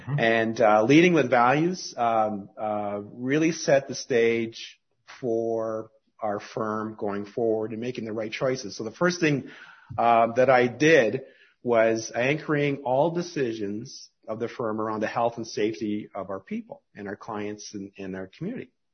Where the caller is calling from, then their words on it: Calgary, Alberta, Canada; And by the way, I'm calling from Calgary, so it's 10 a.m. It's 10 a.m. here in Calgary.